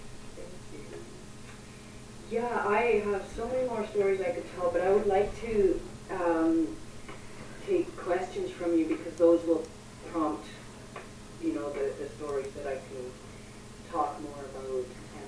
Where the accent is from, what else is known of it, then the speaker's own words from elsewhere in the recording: Canada; Right, because I come from Canada